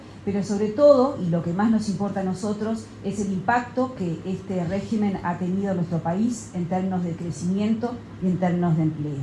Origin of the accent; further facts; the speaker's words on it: Uruguay; como uruguayos